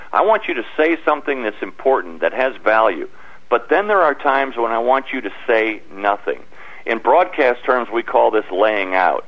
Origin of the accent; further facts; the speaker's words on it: Detroit, Michigan, United States; I wanted to tell a story of, you know, the humble beginnings of growing up in Detroit and all of that.